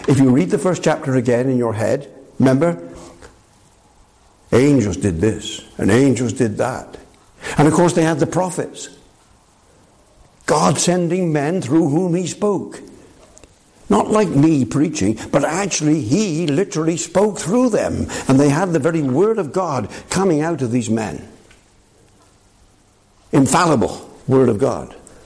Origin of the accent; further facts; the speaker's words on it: Bristol, South West England, United Kingdom; my forefathers, I come from Bristol in the west of England. My forefathers, way back of course, members of the Broadmead Baptist Church.